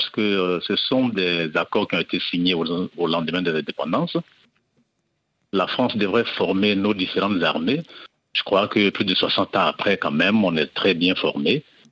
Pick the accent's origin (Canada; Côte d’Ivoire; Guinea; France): Côte d’Ivoire; Bon, en tout cas, chez nous, en Côte d'Ivoire, l'armée française n'a pas été chassée.